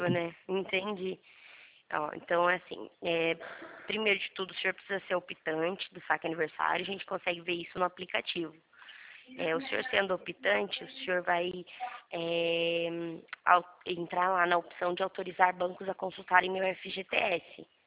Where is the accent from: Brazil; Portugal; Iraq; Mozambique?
Brazil; Piracicaba, São Paulo; Não, sou de Piracicaba.